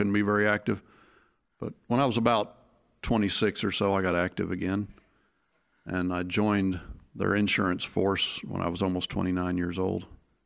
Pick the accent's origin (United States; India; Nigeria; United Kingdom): United States; Memphis, Tennessee; also born or lived in Anchorage; Anchorage, Alaska. We moved in 1984 to the Memphis Diocese, yeah.